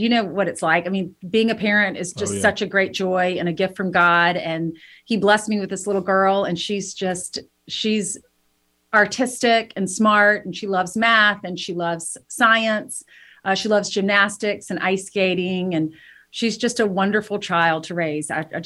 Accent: the South, United States; And I'm from the South. Everyone down there knows y'all, loves y'all, listens to you

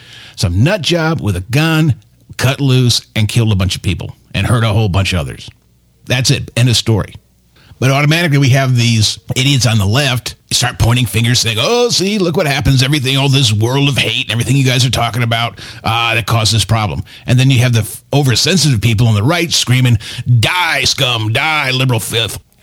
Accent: Tucson, Arizona, United States; both me and Miss Stephanie, you know, we're from Tucson. We love this town. I've been here since the early 70s.

